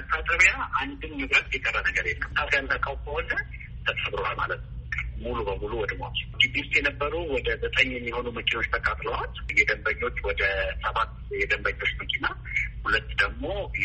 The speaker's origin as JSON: {"language": "Amharic", "town": "Jimma", "region": "Oromia", "country": "Ethiopia", "tie": "born there", "said": "እንግዲህ አባቴ ተወልዶ የሚያደርገው ወለጋ ውስጥ ነው፣ እኛም የተወለድነው እንግዲህ ጅማ ውስጥ ነው።"}